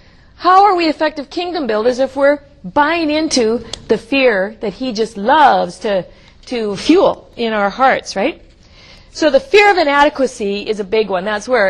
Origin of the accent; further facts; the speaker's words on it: Canada; And then God called us back into Canada. I am Canadian.